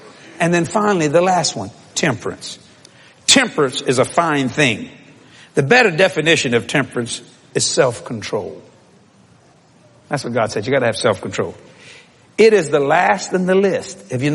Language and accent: English; New Orleans, Louisiana, United States; I'm from New Orleans, Louisiana, and raised down the bayous of South Louisiana.